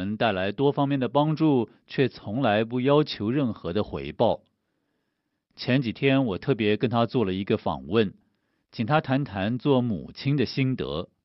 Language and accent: Chinese; China; 为什么我们中国人一定要读圣经呢？